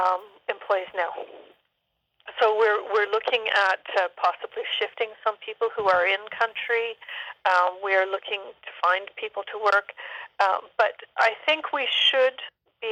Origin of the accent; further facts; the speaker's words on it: Canada; Food safety is something that we all take very seriously as Canadian producers.